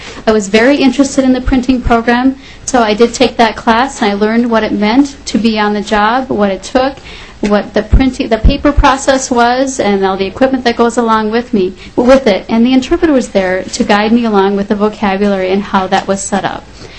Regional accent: Sierra Leone; now in United States; I came to America in 2004. I am from Sierra Leone in West Africa. Before I lived in Africa

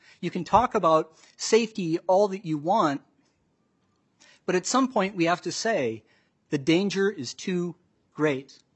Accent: Lake City, Minnesota, United States; also born or lived in Red Wing; Co-chairs, members of the committee, I was born in Red Wing, Minnesota, grew up working on my uncle's farm just outside of Lake City, Minnesota

